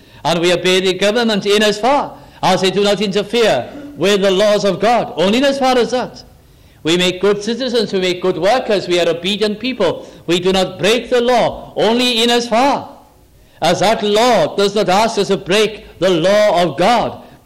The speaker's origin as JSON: {"language": "English", "region": "Wales", "country": "United Kingdom", "said": "I am Welsh, I am not Welsh. I am British, I am not British."}